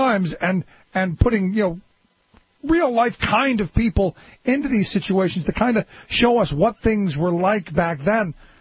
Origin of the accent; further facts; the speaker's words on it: Cleveland, Ohio, United States; I grew up in Cleveland, which is relatively flat